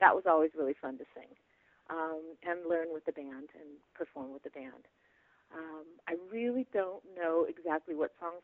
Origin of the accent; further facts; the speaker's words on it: Los Angeles, California, United States; because I'm from Los Angeles, so all my family came out to the club